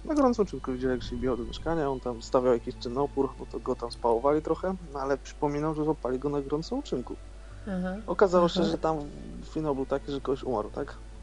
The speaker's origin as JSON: {"language": "Polish", "town": "Gdańsk", "region": "Pomeranian Voivodeship", "country": "Poland", "said": "Znaczy jestem z Gdańska"}